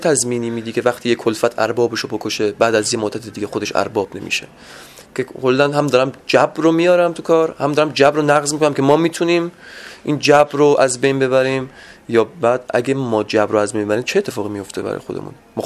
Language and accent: Persian; Kermanshah, Iran; با اینکه خودم کرمانشاهی هستم